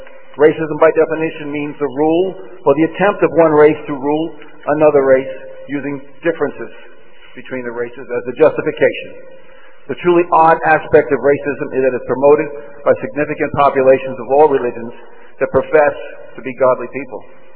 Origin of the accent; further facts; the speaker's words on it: New York, United States; moved away as an adult; now in Dallas, United States; If you can't tell, I'm from New York. I have picked up my cross. I came here in 81 following my dream, which became a nightmare.